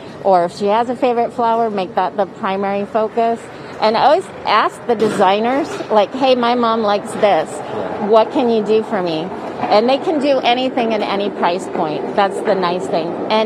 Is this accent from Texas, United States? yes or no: no; San Diego, California, United States; now in San Francisco, United States; I grew up in San Diego and I moved here in 89.